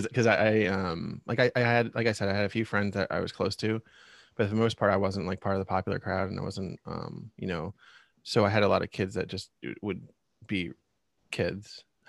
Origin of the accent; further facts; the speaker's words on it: Reading, Pennsylvania, United States; I'm born and raised in Reading, Pennsylvania, and, you know, 37, so been around a little bit.